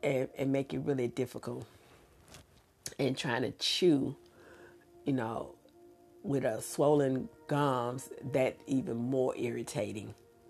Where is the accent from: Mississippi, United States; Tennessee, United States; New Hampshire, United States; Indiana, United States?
Mississippi, United States; And I was raised and born in Mississippi, so living there during those times, you know, was really a challenge.